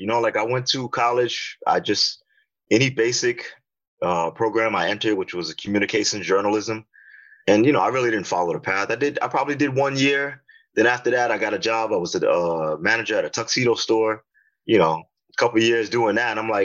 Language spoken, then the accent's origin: English; Massapequa, New York, United States; I grew up in Long Island.